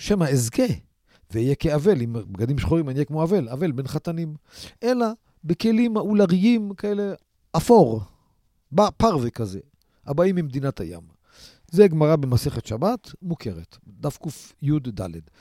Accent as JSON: {"language": "Hebrew", "town": "Kiryat Ata", "region": "Haifa District", "country": "Israel", "tie": "born or raised there", "said": "אני בצעירותי, בתור ילד, גדלתי בכפר עטה."}